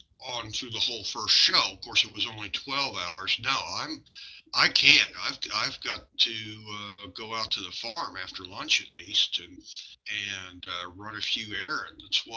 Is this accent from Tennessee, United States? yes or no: no; Kansas, United States; I'm in South Central Kansas.